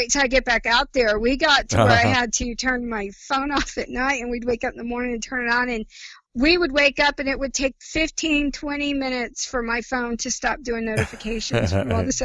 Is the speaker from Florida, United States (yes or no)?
yes; Tampa, Florida, United States; because I grew up in Tampa